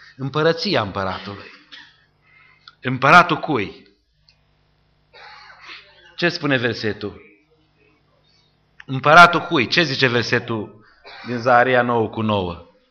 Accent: Șimleu Silvaniei, Sălaj County, Romania; Și acel traseu era și prin orașul meu natal, prin Șimleu Silvaniei. Eu eram pastor la Baia Mare deja.

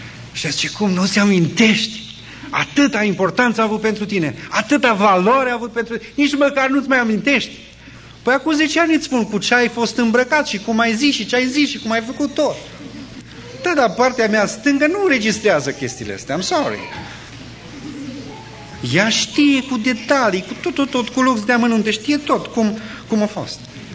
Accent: Hida, Sălaj County, Romania; arunci cum suntem noi din Hida

